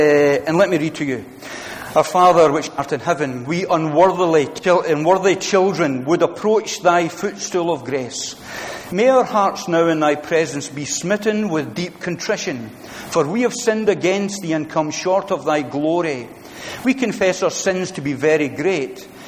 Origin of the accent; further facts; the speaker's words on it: Glasgow, Scotland, United Kingdom; from Glasgow.